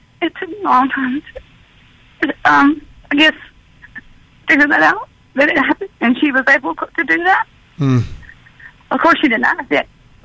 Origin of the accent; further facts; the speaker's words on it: Louisiana, United States; moved away as an adult; I'm originally from Louisiana. I've lived here 18 months.